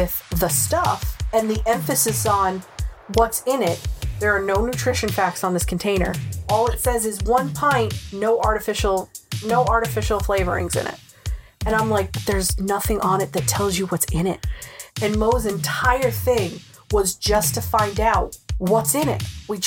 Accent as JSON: {"language": "English", "region": "Rhode Island", "country": "United States", "tie": "born or raised there", "accent": "Rhode Island", "said": "Because I worked in customer service for 20 plus years, I've lost my Rhode Island accent. It comes out when I'm angry."}